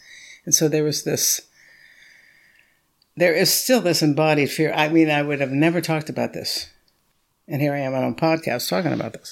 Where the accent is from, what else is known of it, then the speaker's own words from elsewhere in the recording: Los Angeles, California, United States; So I grew up in Los Angeles, and this is quite the story. I grew up raised by parents who were members of the Communist Party in California in the 50s during the McCarthy period.